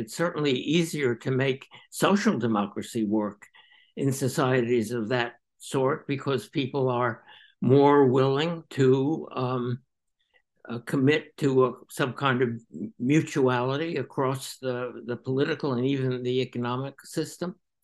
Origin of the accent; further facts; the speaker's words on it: Johnstown, Pennsylvania, United States; In my hometown in Johnstown, Pennsylvania, after World War II, Memorial Day was an extraordinarily meaningful event.